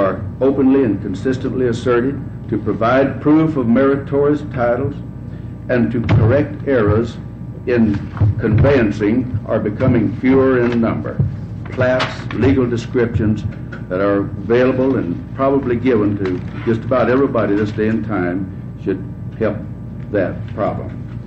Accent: Lyons, Oregon, United States; from Lyons, Oregon, representing the Oregon State Drains.

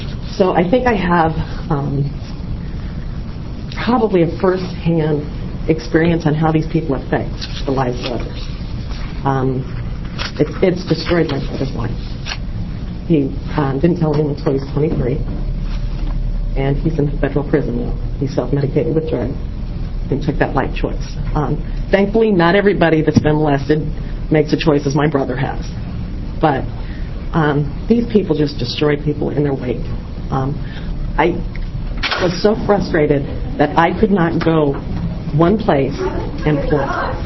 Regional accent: Wilsonville, Oregon, United States

